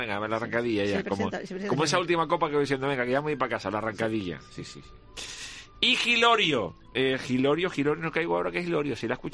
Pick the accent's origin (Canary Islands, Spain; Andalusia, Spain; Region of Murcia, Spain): Canary Islands, Spain; yo, como muchos canarios, también me voy a morder isla y me voy a quedar aquí, que hay que apoyar a nuestra tierra.